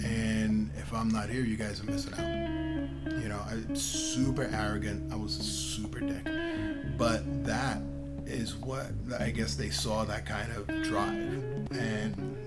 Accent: Bronx, New York, United States; I grew up in the South Bronx, and this is crack era South Bronx

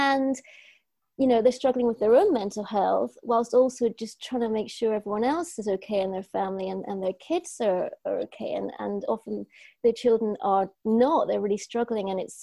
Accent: Scotland, United Kingdom; I'm a Scot

